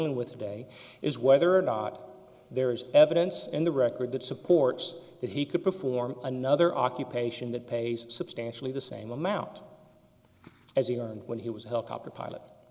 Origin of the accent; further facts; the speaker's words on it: Austin, Texas, United States; I'm from Austin, Texas, and I represent Robert George, the appellant, today.